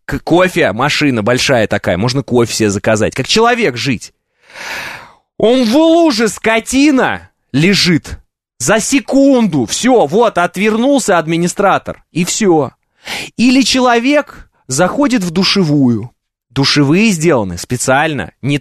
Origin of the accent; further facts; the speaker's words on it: Uralsk, West Kazakhstan Region, Kazakhstan; Хотя оно у меня не родное никакое, потому что мой родной город – это Уральск, а это Западный Казахстан.